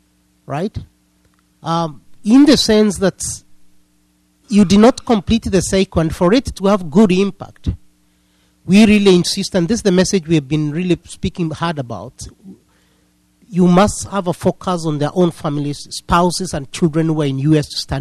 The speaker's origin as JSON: {"language": "English", "country": "Kenya", "said": "As a Kenyan who was in Kenya that particular time the bans were announced"}